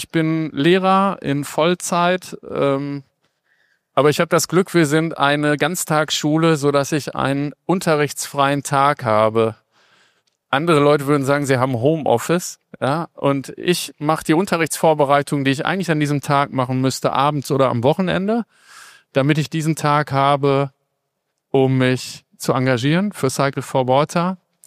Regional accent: Dortmund, North Rhine-Westphalia, Germany; Ich komme aus Dortmund

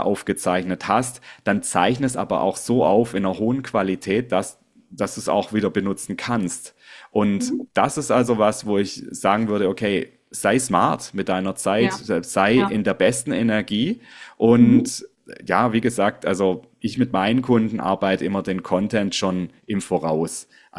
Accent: Southwest Germany, Germany; Ich komme aus dem Südwesten in Deutschland

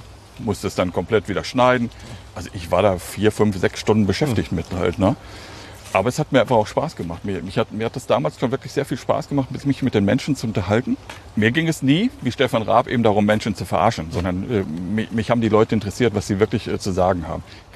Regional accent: Hagen, North Rhine-Westphalia, Germany; in meiner Heimatstadt Hagen, also in meiner alten Heimatstadt Hagen

